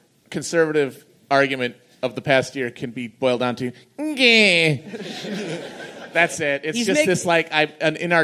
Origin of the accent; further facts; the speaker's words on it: Midwest, United States; Like, I'm sorry, I'm from the Midwest. Nobody there gives a shit about one another.